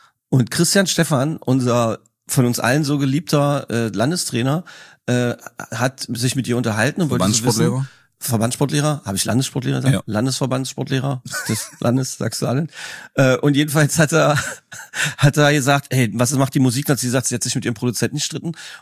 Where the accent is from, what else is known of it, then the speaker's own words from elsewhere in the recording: East Germany, Germany; Nein, ich bin im Osten groß geworden.